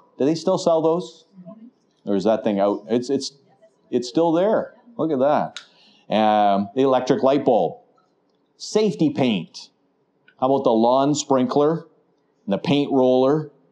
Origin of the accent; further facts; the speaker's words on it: Canada; I'm thankful that I'm a Canadian, but more importantly than that, I'm a child of God.